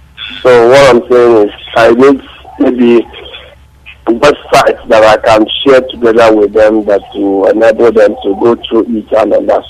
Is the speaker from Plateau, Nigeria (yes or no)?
no; Afibo, Ebonyi, Nigeria; now in Dakar, Senegal; From Igbo, Ebonyi State, Afibo.